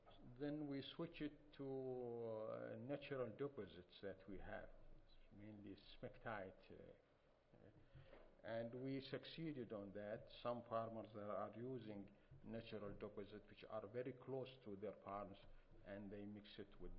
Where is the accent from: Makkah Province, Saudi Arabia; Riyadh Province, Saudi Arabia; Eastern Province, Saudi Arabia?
Eastern Province, Saudi Arabia; Biochar, this is pictures from my hometown. I am from the oasis in the east part of the kingdom.